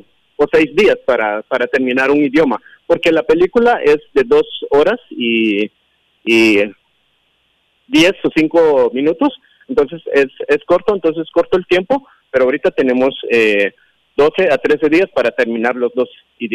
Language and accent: Spanish; Guatemala; first language Kaqchikel; Spanish is a second language; soy de Guatemala y también soy indígena de Guatemala, hablo, mi idioma es cachiquel, y hemos venido acá en Paraguay